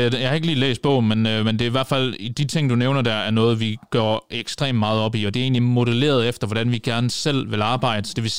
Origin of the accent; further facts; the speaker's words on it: Central Denmark Region, Denmark; Vi kommer ud fra Vestjylland